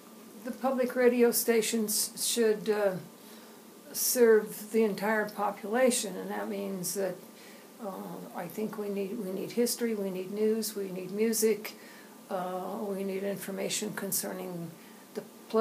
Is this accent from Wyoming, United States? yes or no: yes; Cheyenne, Wyoming, United States; I was born in Wyoming. I'm an honor graduate of the University of Wyoming, and I have spent the rest of my life in Cheyenne.